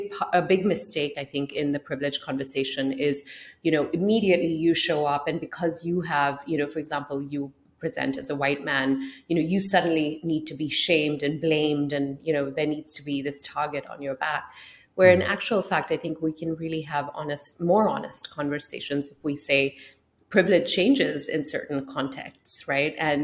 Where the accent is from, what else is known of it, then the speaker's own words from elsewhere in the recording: Singapore; I'm an immigrant, I'm a woman of color, I'm of Indian descent, I grew up in Singapore.